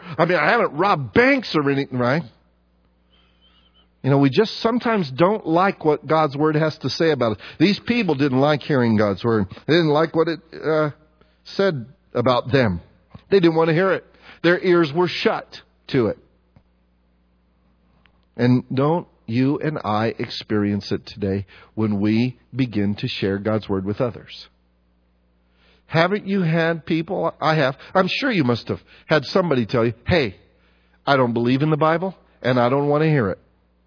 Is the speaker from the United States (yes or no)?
yes; United States; I love this country. I'm American. I like it here.